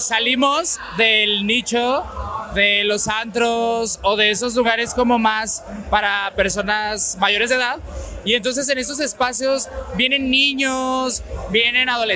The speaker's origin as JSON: {"language": "Spanish", "country": "Chile", "said": "directamente desde Chile, aquí llegando a México."}